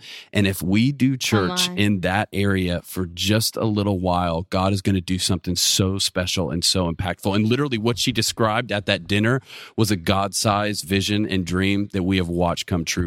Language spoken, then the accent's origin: English; Atlanta, Georgia, United States; now in Auburn, United States; So I'm from the Metro Atlanta area.